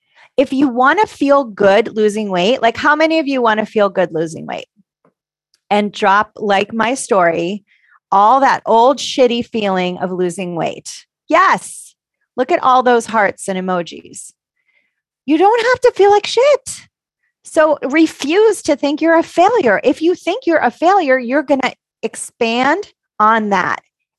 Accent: Connecticut, United States; I grew up in Connecticut. We have the best pizza in the whole country.

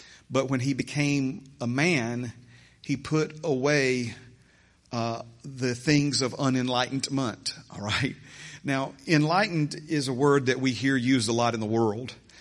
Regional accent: Hueytown, Alabama, United States; I was born and raised in Hueytown, Alabama.

